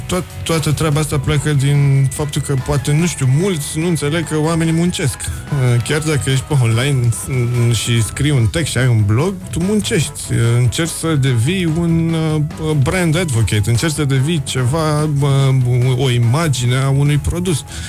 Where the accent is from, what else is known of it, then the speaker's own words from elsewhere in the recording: Romania; Poate, bine, noi suntem români și tindem să punem de multe ori înainte alte lucruri față de cele de bază.